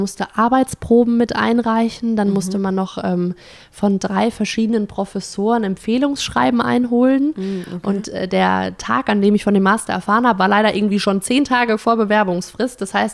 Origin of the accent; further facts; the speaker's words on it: Weinheim, Baden-Württemberg, Germany; ich komme aus Weinheim, südlich von Frankfurt. Also es ist nochmal ein paar Kilometer südlich.